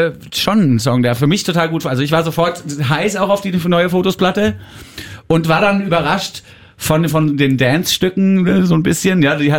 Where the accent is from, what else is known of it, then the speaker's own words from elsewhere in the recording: Bavaria, Germany; aber ich bin Bayer und in Bayern könnte man auch sagen